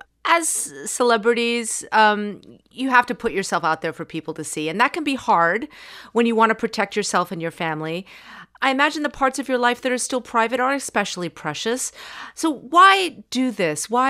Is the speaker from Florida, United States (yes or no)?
yes; Miami, Florida, United States; I must say, I'm from Miami.